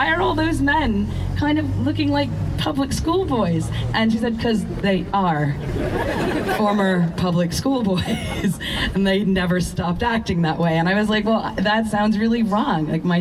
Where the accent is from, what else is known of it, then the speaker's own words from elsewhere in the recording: New York, United States; moved away as an adult; now in United Kingdom; I'm from New York. And, oh, good heavens. I've lived here for a long time. I got citizenship 5 years ago, 6 years ago now